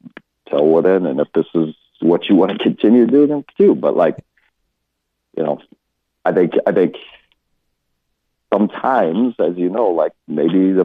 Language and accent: English; Cedar Falls, Iowa, United States; I grew up in Cedar Falls, Iowa, and went to Iowa State in my first semester at Iowa State.